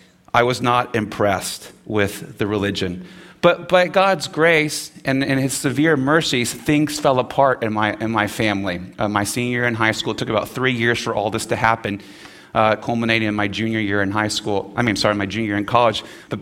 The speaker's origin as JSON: {"language": "English", "town": "Houston", "region": "Texas", "country": "United States", "tie": "born or raised there", "said": "Sadly, most of the churches I saw growing up in Houston were like many of the marriages I saw, better pictures of hell than heaven."}